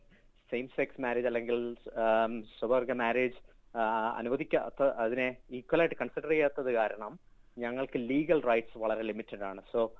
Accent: Kerala, India; moved away; Okay, ഞാൻ കേരളത്തിലാണ് ജനിച്ചു വളർന്നതും പഠിച്ചതുമെല്ലാം. പക്ഷെ കേരളം വിട്ട് ഇപ്പൊ 17 വർഷമായി.

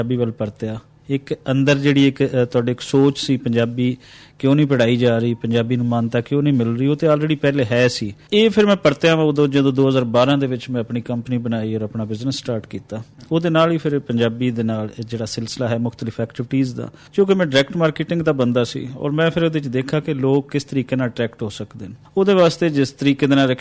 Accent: Minchinabad, Punjab, Pakistan; ਮੈਂ ਜੰਮਿਆ ਜਾਇਆ ਤੇ ਤਹਿਸੀਲ ਹੈ ਮਿੰਚਨਾਬਾਦ, ਉਹਦੇ ਨਾਲ ਪਿੰਡ ਹੈ ਮੇਰਾ, ਔਰ ਡਿਸਟ੍ਰਿਕਟ ਹੈ ਸਾਡਾ ਬਹਾਵਲ ਨਗਰ

